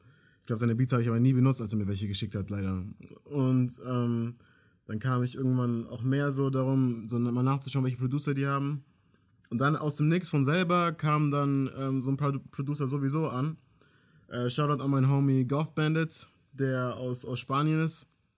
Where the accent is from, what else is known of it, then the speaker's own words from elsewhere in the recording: Munich, Bavaria, Germany; in Amerika und Hälfte American, Hälfte Kongo und so. Aber ich bin hier in Deutschland geboren, hier in München.